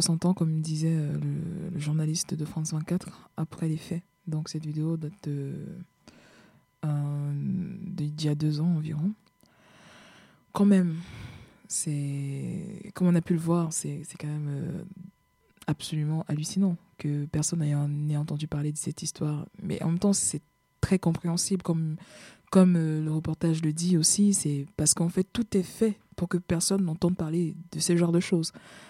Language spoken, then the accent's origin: French; Cameroon; vu que je suis camerounaise, au Cameroun, c'est le franc CFA.